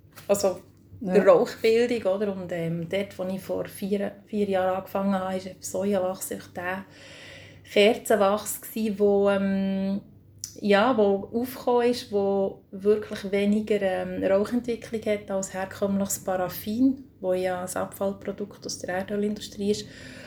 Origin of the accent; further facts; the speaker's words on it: Mürren, Bern, Switzerland; ein altes Foto von meinem Heimatort, von Mürren, wo ich herkomme.